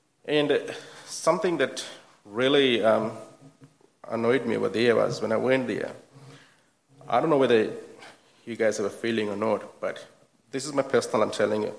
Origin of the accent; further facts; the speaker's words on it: Fiji; because I'm from Fiji as well